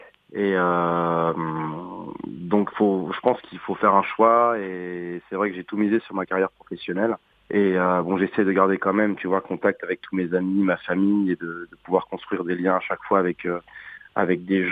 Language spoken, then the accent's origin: French; France; now in United States; j'aime beaucoup revenir en France aussi, parce que c'est quand même mon pays d'origine.